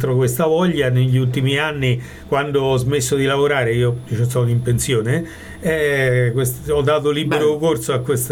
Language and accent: Italian; Narni, Umbria, Italy; born there; la mia famiglia è originaria di Narni, io sono nato a Narni.